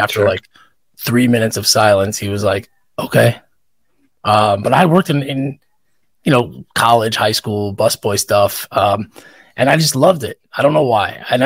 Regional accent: New York, United States; I grew up on Long Island. I consider New York City home.

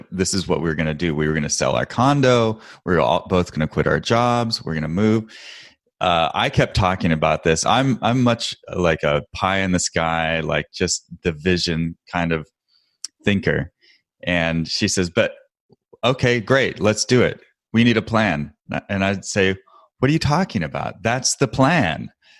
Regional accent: Portland, Oregon, United States; my wife and I worked in Washington, D.C. I'm from Portland

